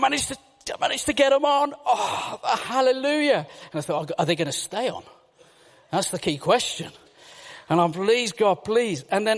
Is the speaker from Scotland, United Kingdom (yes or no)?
no; West Midlands, United Kingdom; Now, I am from Warsaw in the West Midlands.